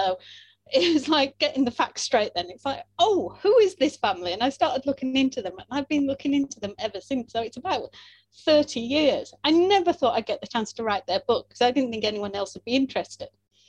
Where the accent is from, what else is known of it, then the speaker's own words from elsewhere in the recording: Conisbrough, Yorkshire and the Humber, United Kingdom; I grew up near Conisbrough Castle, which is in South Yorkshire.